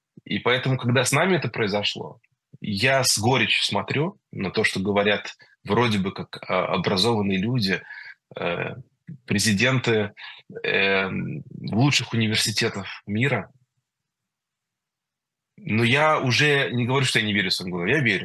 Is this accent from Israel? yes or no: yes; Israel; я ему сказал, вопреки всем правилам, что я из Израиля